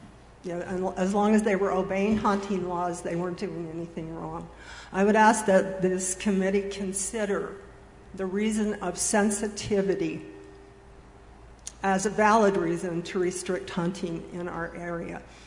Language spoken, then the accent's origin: English; Ogden, Utah, United States; now in Huntsville, United States; I live in Huntsville. I'm from Ogden, which is in Ogden Valley.